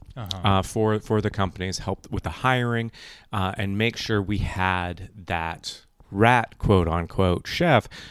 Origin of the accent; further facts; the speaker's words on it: California, United States; I'm from California originally